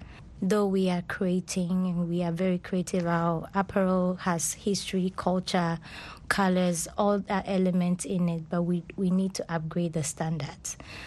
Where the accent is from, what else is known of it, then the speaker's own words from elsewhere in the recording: Ghana; Well, being a Ghanaian fashion designer, or an African fashion designer for that matter, I try to let people understand the different qualities of the fabric that we use in producing garments. You know, Ghana we have our textile, you know, companies.